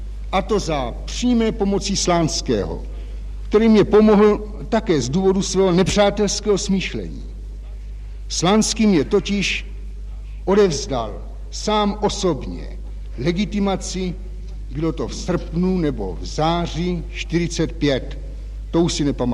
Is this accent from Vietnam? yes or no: no; Brtnice, Vysočina Region, Czechia; born there; V Brtnici, okres Jihlava.